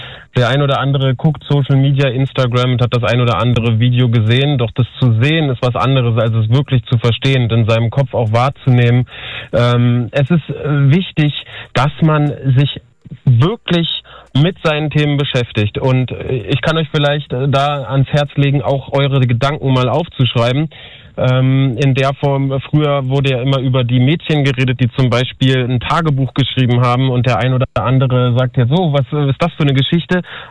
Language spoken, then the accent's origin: German; Berlin, Germany; Also ich bin auch echter Berliner und bin hier aufgewachsen